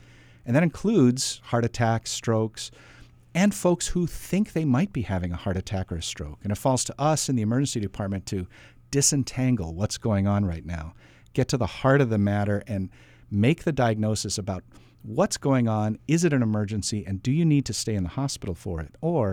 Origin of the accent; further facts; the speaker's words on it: Hawaii, United States; I went to medical school here in Hawaii. I was born and raised in Hawaii.